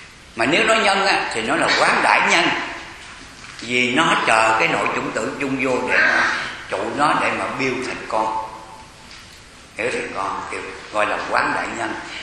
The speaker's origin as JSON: {"language": "Vietnamese", "region": "Southern Vietnam", "country": "Vietnam", "said": "Bởi vì tôi người miền Nam độc đất. Dạ. Cái chữ quê tôi gọi là viên."}